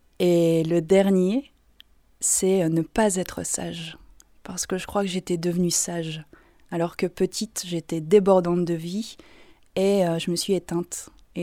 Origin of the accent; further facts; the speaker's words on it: Lille, Hauts-de-France, France; born there; J'ai 35 ans. Je suis née à Lille, à Oisem, donc un quartier populaire de Lille.